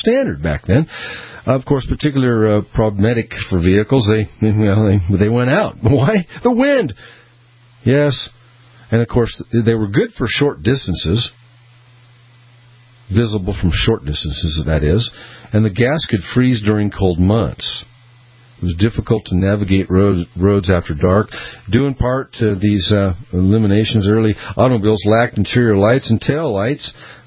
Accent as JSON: {"language": "English", "town": "Peoria", "region": "Illinois", "country": "United States", "tie": "born there", "said": "get an email from where I was born at in Peoria, Illinois, but the state of Illinois."}